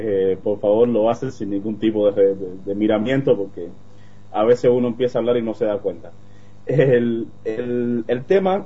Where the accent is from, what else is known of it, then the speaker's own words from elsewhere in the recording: Cuba; now in Bariloche, Argentina; Soy, bueno, originalmente de Cuba, soy cubano, y estoy acá en el Centro Atómico, bueno, estudiando mi doctorado en física.